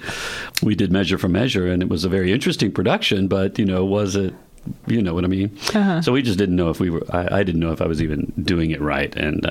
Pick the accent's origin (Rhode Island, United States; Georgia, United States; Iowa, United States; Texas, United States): Georgia, United States; I grew up outside of Atlanta. All my family is from Georgia.